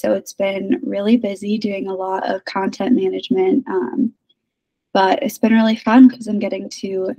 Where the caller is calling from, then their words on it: Chicago, Illinois, United States; I'm located in Chicago.